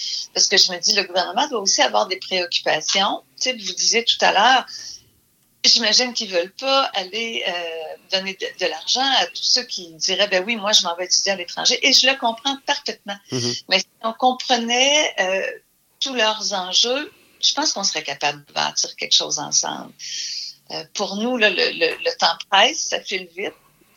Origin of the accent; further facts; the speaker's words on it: Canada; On est tous des Canadiens qui allons à Saint-Kitts